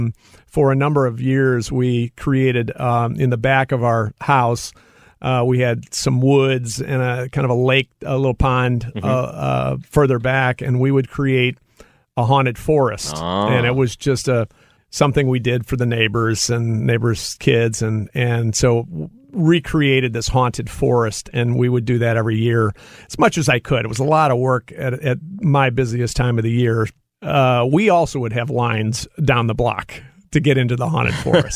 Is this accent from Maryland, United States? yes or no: no; Webster Groves, Missouri, United States; And, of course, I grew up in Webster Groves, and I used to ride my bike up to Crestwood